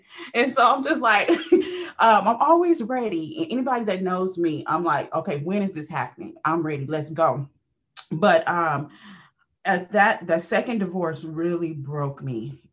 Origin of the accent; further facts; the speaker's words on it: Louisiana, United States; So I was raised originally from Louisiana, right?